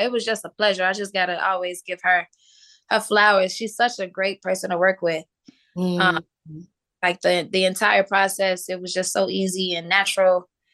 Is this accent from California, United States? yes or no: no; Chicago, Illinois, United States; we met, he's from Chicago, I'm from Chicago.